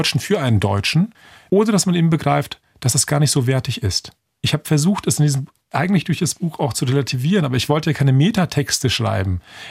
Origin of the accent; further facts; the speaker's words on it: Turkey; Aber sobald ich etwas darüber sage, sage ich es als Türke.